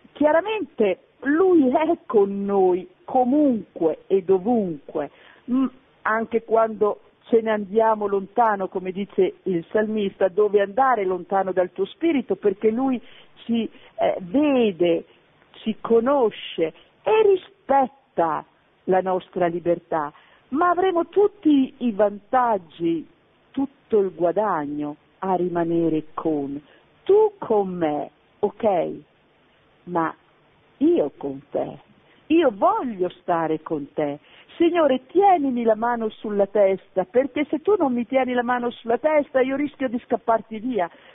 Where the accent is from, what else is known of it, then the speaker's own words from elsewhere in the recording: Trentino-Alto Adige, Italy; grazie di questo saluto dal Trentino, dal momento che sono una trentina anch'io